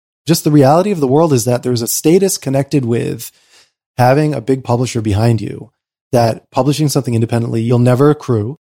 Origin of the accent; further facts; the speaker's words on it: United States; moved away; Like the social safety net is so high here relative to what I experienced growing up in America.